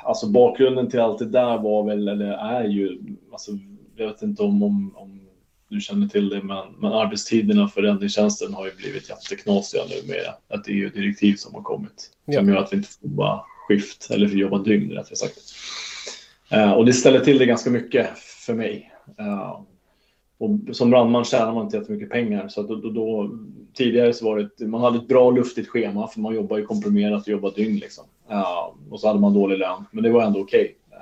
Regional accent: Huddinge, Stockholm County, Sweden; now in Värmdö, Sweden; Jag är uppvuxen i Huddinge men bor just nu ute på Värmdö sedan 2011.

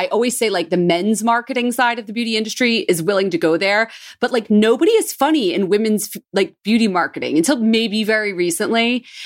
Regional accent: Philadelphia, Pennsylvania, United States; I'm from Philly, well, Northeast Philly, and I have non-existent beauty experiences.

